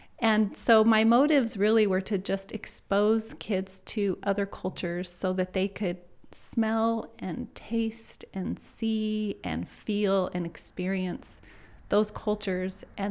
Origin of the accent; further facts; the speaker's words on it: Salt Lake City, Utah, United States; So the first field trip I remember is I grew up in Salt Lake City, and I went to Lowell Elementary School, which was in the Avenues.